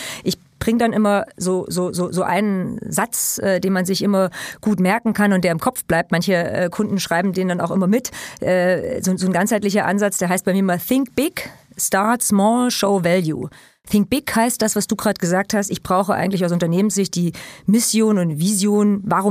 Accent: Germany; weil wir sind ja Europäer, ja, und ich bin auch Europäer, bin Deutscher und bin Europäer.

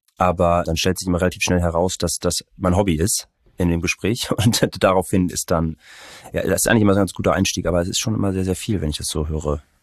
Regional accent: Hamburg, Germany; ich bin in Walddörfern aufgewachsen, da ist es auch noch echt sehr, sehr ruhig.

